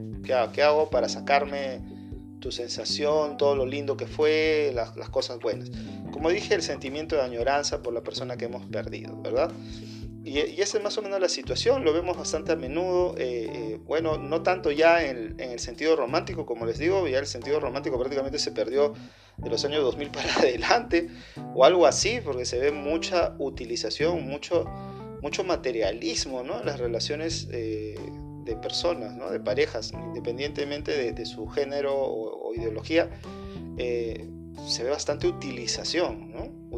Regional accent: Lima, Peru; de Lima, Perú.

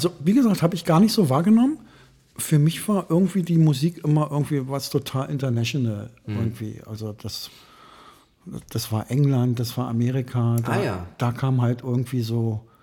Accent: Berlin, Germany; und ich bin in Neukölln aufgewachsen

